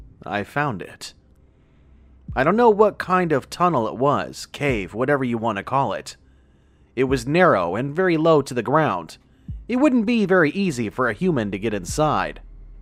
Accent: Arizona, United States; I'm originally from Arizona, so I'm not used to all this beautiful scenery. I'm used to the dirt and the desert life.

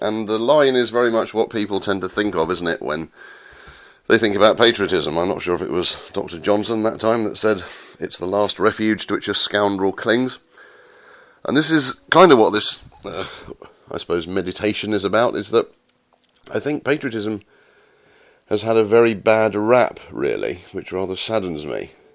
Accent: England, United Kingdom; Yes, I know I'm part of the United Kingdom, blah-de-blah, but I'm English, I've always lived in England.

